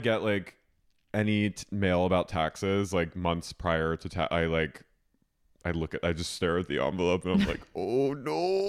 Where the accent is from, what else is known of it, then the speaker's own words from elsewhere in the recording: South Africa; accent: South African; My accent is South African. It's not even Australian.